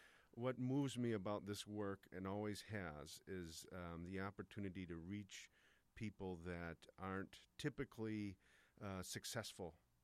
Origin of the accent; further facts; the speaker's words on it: Milwaukee, Wisconsin, United States; I grew up in the Milwaukee area.